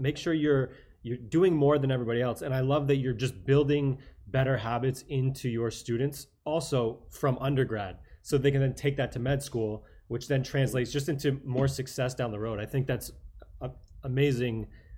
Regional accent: East Coast, United States; also born or lived in Chicago / California; because I'm from the East Coast, but I also lived in Chicago for a while, which is central. Then I was in California for a while.

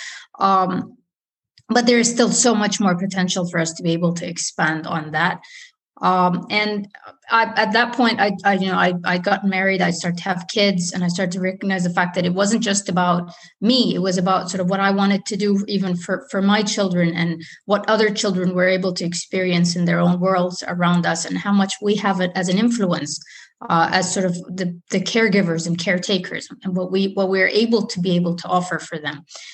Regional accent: Saudi Arabia; I come from Saudi Arabia.

